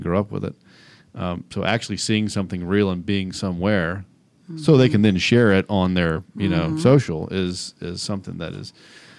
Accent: Atlanta, Georgia, United States; growing up in Atlanta, you had to pick one as soon as you knew what you were talking about, and that's who you are.

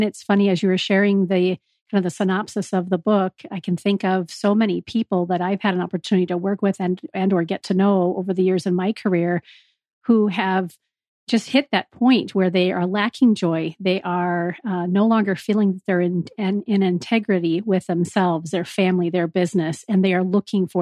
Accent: Belmont, California, United States; moved away; I grew up in the Belmont, California area outside of San Francisco, but have been a longtime Arizona resident.

